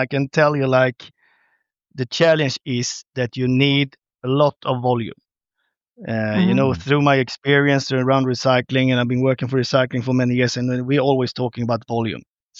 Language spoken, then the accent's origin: English; Sweden; English is a second language; me coming from Sweden, we can't just say that, oh, here, we come from Sweden, we do everything the best.